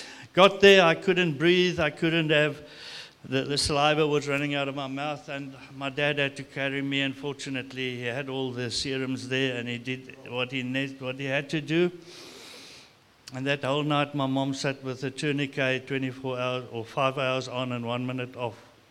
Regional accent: Zimbabwe; I grew up in Rhodesia, Zimbabwe, and I was still a chokerki. I was still crawling.

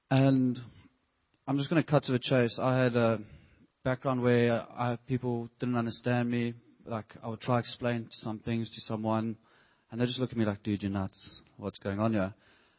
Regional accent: Durban, KwaZulu-Natal, South Africa; I'm from Durban, as you've all gathered.

